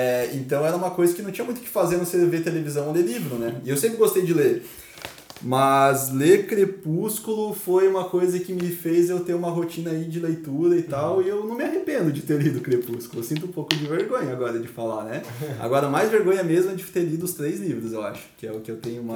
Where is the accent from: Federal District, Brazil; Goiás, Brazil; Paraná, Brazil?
Paraná, Brazil; Curitiba; now in Criciúma, Brazil; eu vim morar em Criciúma, eu sou de Curitiba, moro aqui em Criciúma desde 2009